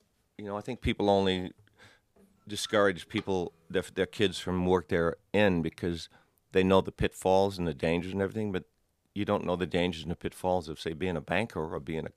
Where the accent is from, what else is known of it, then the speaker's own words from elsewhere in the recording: Australia; Actually, being an Australian, I've never toured Australia as a solo artist, which is kind of weird.